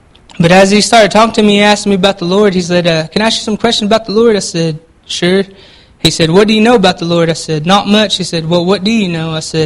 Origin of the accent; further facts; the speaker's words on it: United States; I'm from the Jalagee tribe. It's Cherokee. That's just how you say it in Cherokee, Jalagee. And I was raised by my grandparents.